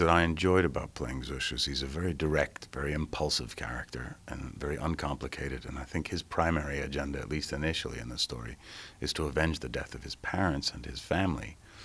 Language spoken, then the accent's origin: English; New York, United States; my mother's from New York, and I'm from New York, and, there is... a legacy, or there's our heritage, is that we are descendants of Ukrainian Jews